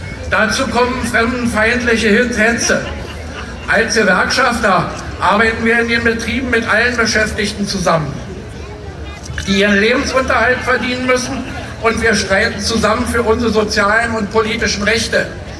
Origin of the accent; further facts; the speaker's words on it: Berlin, Germany; Aber ich komme aus der Hufeisensiedlung in Britz